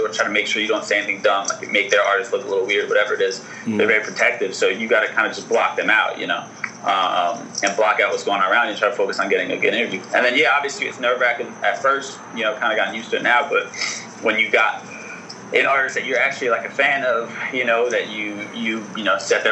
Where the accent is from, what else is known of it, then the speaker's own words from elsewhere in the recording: Bronx, New York, United States; also born or lived in South Plainfield, United States; now in Jersey City, United States; I live in Jersey City now. I was born in the Bronx. I went to, like, elementary school in the Bronx, and then did, like, high school and all that in South Playfield, New Jersey